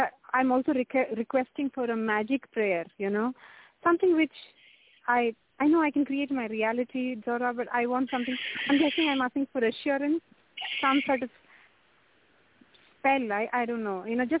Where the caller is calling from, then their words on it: Germany; And I'm calling in from Germany.